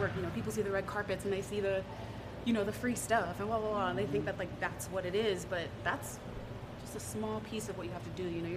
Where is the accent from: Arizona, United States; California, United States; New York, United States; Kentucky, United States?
Arizona, United States; I am a Cardinals fan because I was born and raised in Arizona.